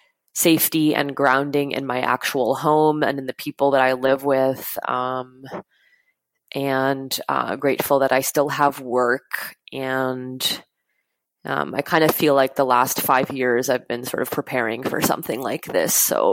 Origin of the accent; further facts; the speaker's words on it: Edmonton, Alberta, Canada; now in Montreal, Canada; I'm originally from Edmonton, Alberta. I'm working out of Montreal, Quebec.